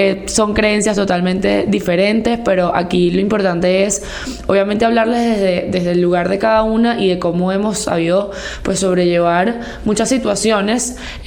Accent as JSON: {"language": "Spanish", "country": "Venezuela", "tie": "born or raised there", "said": "Y yo soy más venezolana que una arepa, o sea, yo soy súper criolla, yo nací aquí, mis papás nacieron aquí"}